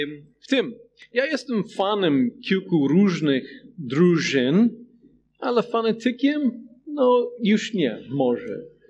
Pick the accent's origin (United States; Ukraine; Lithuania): United States; Polish is a second language; now in Poland; Właśnie w Stanach Zjednoczonych, skąd pochodzę, zawsze było widać